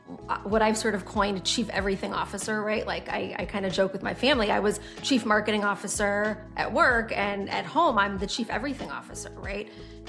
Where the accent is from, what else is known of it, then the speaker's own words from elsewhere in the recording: Michigan, United States; now in Westchester, United States; I was born and raised in Michigan, but I now live in Westchester, New York with my husband and my two kids who are 8 and 3.